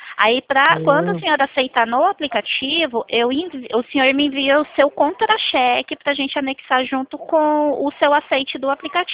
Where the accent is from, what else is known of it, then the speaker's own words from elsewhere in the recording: São Paulo, Brazil; eu sou do interior de São Paulo.